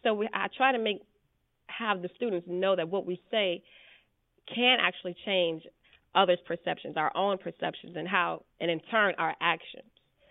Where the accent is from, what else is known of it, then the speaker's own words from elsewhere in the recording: Lafayette, Louisiana, United States; I'm from Lafayette, Louisiana, and it's majority, I could say it's about, let's say, 70-30, with 30 being the minority population. And I remember just being like the only black girl in the classroom